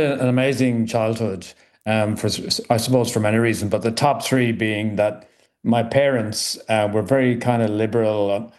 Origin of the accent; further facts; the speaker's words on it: Wexford, Leinster, Ireland; And also we grew up in Wexford, which had the unusual distinction of having an international opera festival